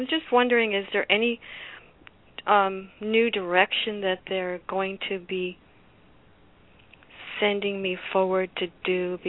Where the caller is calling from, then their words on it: Florida, United States; I'm in Florida, like you.